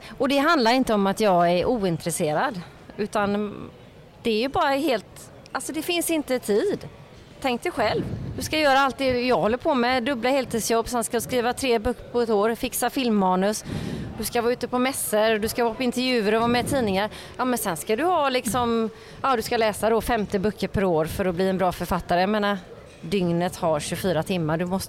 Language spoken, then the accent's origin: Swedish; Partille, Västra Götaland County, Sweden; Jag kommer från Kohögen, alltså Kohög i Partille. Mm. Har faktiskt bokstavligen vuxit upp med kossorna.